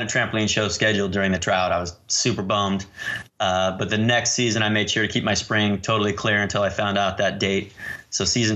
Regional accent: Utah, United States; also born or lived in Texas / California / Washington; So I was born in Utah. We stayed there for about 6 months, moved to Texas for 6 months, California for 6 months, spent 8 years in Washington, and then came back to Utah and spent 16 years

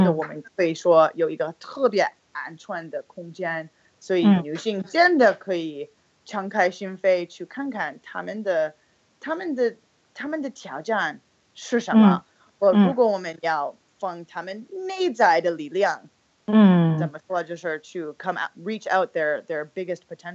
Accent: Toronto, Ontario, Canada; Chinese is a second language; now in China; 我就先说，我从加拿大，我老家是多伦多，我2006年到中国，所以这是我第12年在这儿

